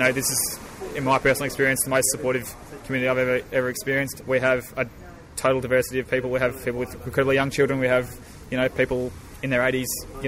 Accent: Melbourne, Victoria, Australia; So I'm from Melbourne myself.

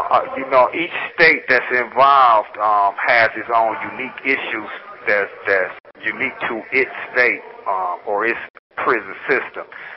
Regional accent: Cleveland, Ohio, United States; I'm from Cleveland, Ohio. I've been in prison since 1989.

